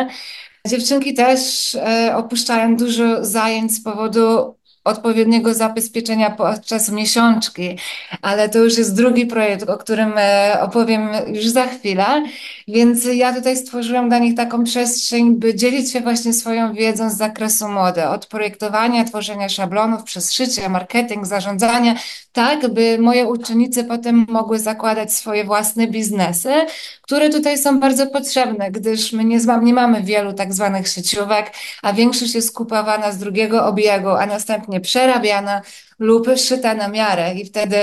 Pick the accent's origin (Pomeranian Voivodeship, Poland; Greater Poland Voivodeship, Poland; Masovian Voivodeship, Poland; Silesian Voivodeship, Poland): Silesian Voivodeship, Poland; born there; moved away as an adult; also born or lived in Australia; Ja urodziłam się na Śląsku, aczkolwiek wiedziałam, że ani Śląsk, ani Polska nie będzie tym moim takim docelowym domem. I wyjechałam w wieku lat 18 właśnie szukając tego miejsca na ziemi. I tak wyemigrowałam najpierw do Australii